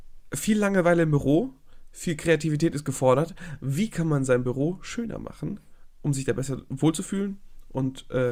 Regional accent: Hamburg, Germany; ich komme eher aus Hamburg.

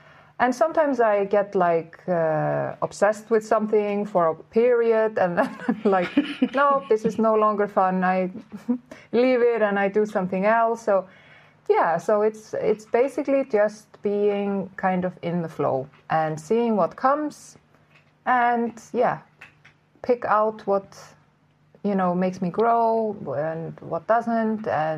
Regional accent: Iceland; English is a second language; moved away as an adult; Well, I come from Iceland, which is also an island for those who don't know. I guess everybody knows where Iceland is. But I grew up there. But about 20 years old, I disappeared from that island. And now I'm ending up here on another island.

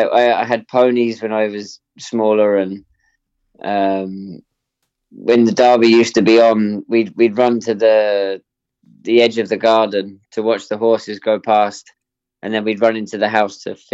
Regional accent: Epsom, South East England, United Kingdom; born there; because I was born in Epsom.

